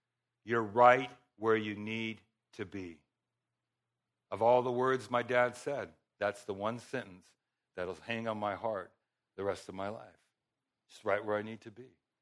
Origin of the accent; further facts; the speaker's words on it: California, United States; I personally struggled growing up in Southern California, 9 brothers and sisters, including myself, the oldest boy